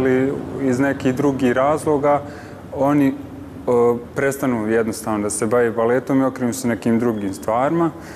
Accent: Bosnia & Herzegovina; Ja sam prvi iz Bosne poslije 10 godina.

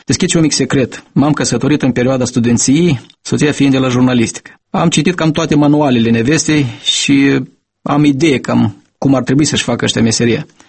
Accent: Mingir, Hîncești District, Moldova; O problemă aparte, cu ce mă duc la primul sunet din satul meu de Baștina, iau un lot de cărți pentru bibliotecă

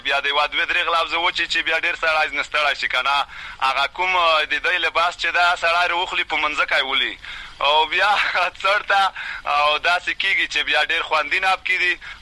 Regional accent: Matak, Khost, Afghanistan; زه خپل د خوست ولایت د تڼۍ ولسوالۍ د متک کلی اوسیدونکی

